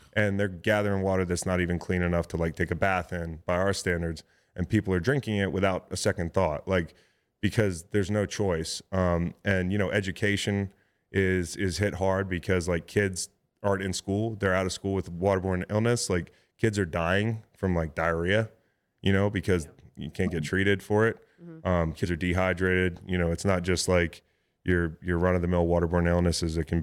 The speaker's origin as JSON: {"language": "English", "town": "Philadelphia", "region": "Pennsylvania", "country": "United States", "tie": "born or raised there", "said": "We do a lot of essential needs work, like in my hometown, in Philly, in St. Louis, where I played as well, Boston."}